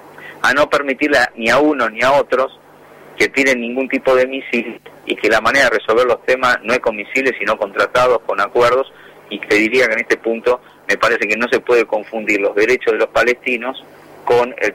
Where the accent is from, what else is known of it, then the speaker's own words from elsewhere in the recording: Argentina; todos nosotros como argentinos